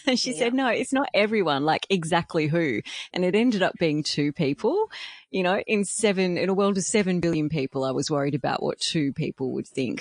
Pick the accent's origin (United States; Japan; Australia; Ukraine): Australia; Canberra, Australian Capital Territory; So it actually ended up being a bit of a blessing growing up in Canberra. I ended up moving away to uni, but coming back, getting my first job at Channel 10 in Canberra.